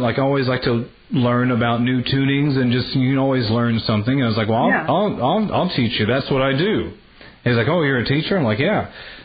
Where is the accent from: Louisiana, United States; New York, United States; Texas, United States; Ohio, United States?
Texas, United States; now in Los Angeles, United States; But when I came here, it's like growing up in East Texas, the allergies in the pollen, like I could never breathe.